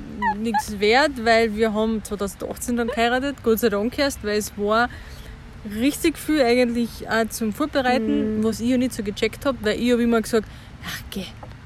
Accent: Carinthia, Austria; Nämlich Richtung Oberkärnten. In meine Heimat, wo ich ja geboren bin.

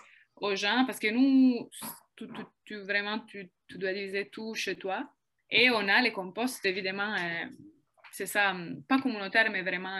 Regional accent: northern Italy, Italy; now in Canada; Je vis au Québec. Je viens du nord de l'Italie, donc c'est sûr qu'au sud de l'Italie, c'est pas aussi bien.

